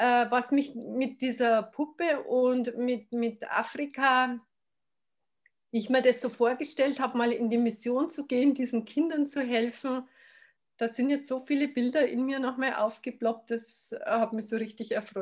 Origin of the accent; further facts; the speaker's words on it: Bavaria, Germany; Wir waren immer bei uns im Bayerischen Wald, haben viele Wanderungen gemacht, waren am Bachläufen.